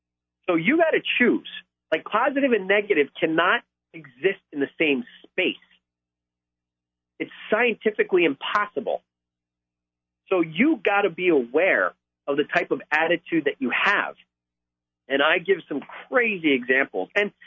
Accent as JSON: {"language": "English", "region": "New Jersey", "country": "United States", "tie": "born or raised there", "said": "I grew up in New Jersey."}